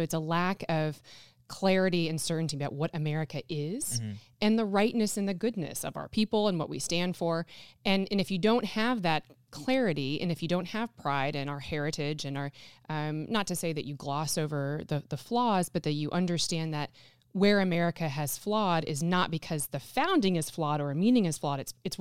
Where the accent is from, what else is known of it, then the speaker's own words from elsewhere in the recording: United States; I mean, being American, the people who settled here and developed the country